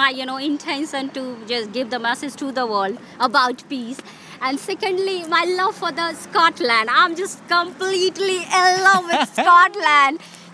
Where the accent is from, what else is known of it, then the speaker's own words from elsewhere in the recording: India; I'm from India basically, but right now I'm running a small cafe at Brunsfield Place